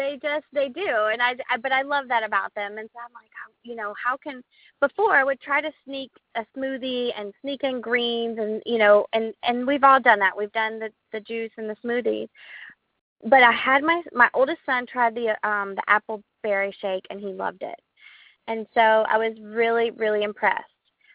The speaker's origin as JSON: {"language": "English", "town": "Asheville", "region": "North Carolina", "country": "United States", "accent": "mountain accent", "said": "And originally, I'm from North Carolina. I'm from Asheville. I'm a mountain girl, hence the accent."}